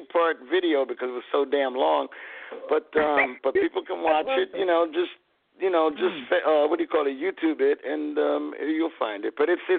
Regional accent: New York City, New York, United States; First, when I was a little kid, I grew up in East Harlem, on 111th Street. Everybody says where? 111th Street. Okay, between 2nd and 3rd Avenue.

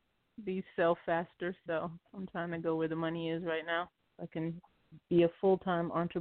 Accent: Tampa, Florida, United States; I'm from Tampa, Florida.

